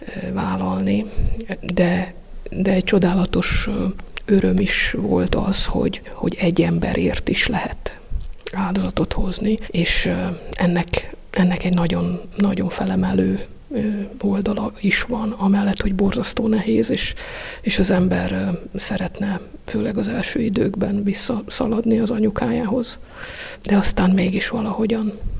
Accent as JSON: {"language": "Hungarian", "region": "Budapest", "country": "Hungary", "said": "Ilyen budapesti lévén ez számomra is tulajdonképpen egy ilyen számüzetésszerűségnek tűnt"}